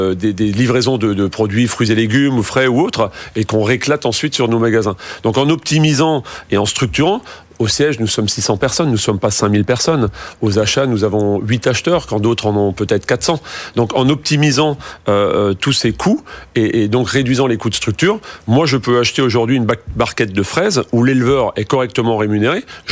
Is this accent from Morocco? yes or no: no; Grand Est, France; Moi, je suis alsacien.